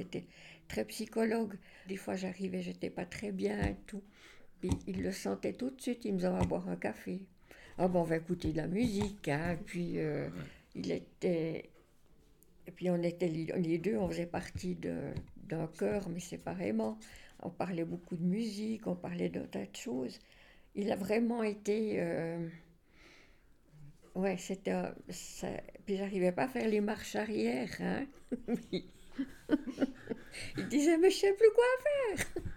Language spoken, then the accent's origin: French; La Chaux-de-Fonds, Neuchâtel, Switzerland; Mais moi, j'ai écrit des livres sur mon enfance, ici à la Chaux-de-Fonds.